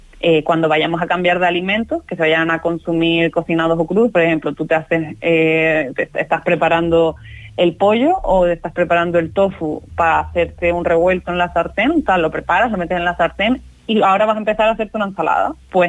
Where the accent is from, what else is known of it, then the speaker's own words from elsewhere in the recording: southern Spain, Spain; sobre todo en nosotros en el sur de España, tanto Andalucía como Canarias son los que tenemos que tener especial cuidado